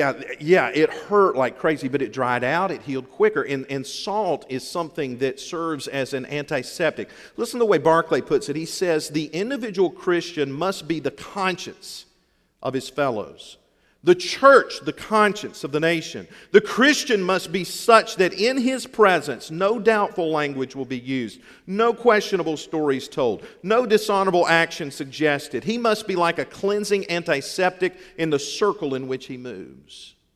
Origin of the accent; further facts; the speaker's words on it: Seneca, South Carolina, United States; where I grew up in Seneca, South Carolina, in the foothills of the mountains up there.